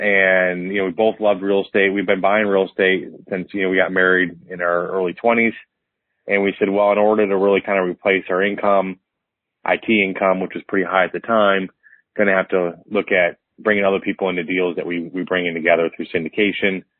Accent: Michigan, United States; now in Dallas, United States; So I grew up in Michigan, but I'm thankfully in Dallas, which is typically much warmer.

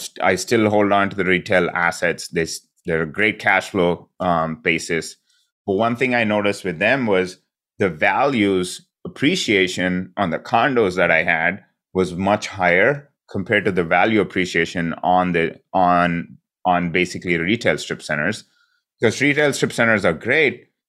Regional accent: India; growing up, I grew up in India.

